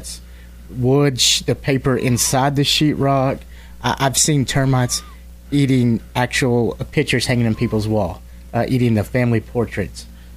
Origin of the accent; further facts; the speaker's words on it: Midland, Texas, United States; Doing this as long as I have, and growing up in West Texas, Midland, a lot of new homeowners would freak when they hear the word termites